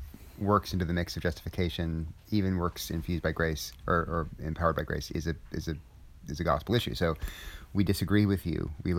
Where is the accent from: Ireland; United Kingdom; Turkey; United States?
Ireland; I'm Irish. People celebrate my culture every Friday and Saturday night.